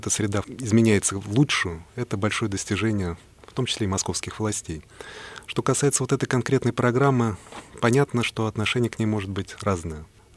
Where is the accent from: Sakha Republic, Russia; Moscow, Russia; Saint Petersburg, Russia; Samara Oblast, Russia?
Moscow, Russia; я как москвич хотел бы сказать, что наш город развивается в очень правильном направлении.